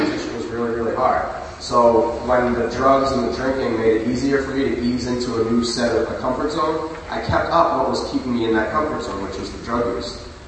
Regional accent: Hopkinton, Massachusetts, United States; I still live now in the house that I, you know, the first house I ever lived in. So I, growing up in Hopkins, you know, I knew all the same friends

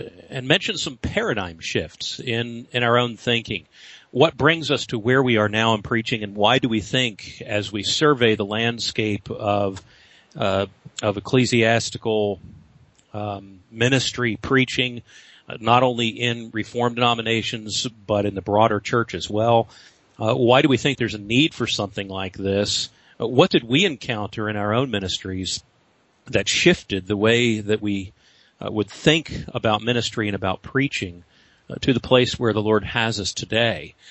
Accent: Philadelphia, Pennsylvania, United States; although I grew up in Philadelphia and went to Westminster to borrow their library from time to time.

